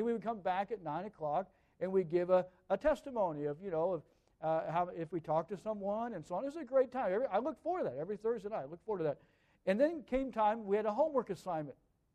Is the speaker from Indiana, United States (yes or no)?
yes; Indiana, United States; born there; My brother was still on the farm that I was born on up in Indiana.